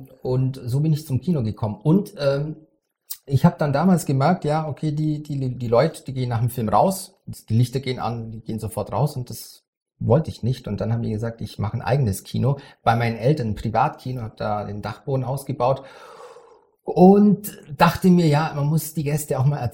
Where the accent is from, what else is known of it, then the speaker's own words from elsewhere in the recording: Krumbach, Bavaria, Germany; Ich komme aus Bayern, also aus Krumbach, das liegt zwischen Augsburg und Ulm.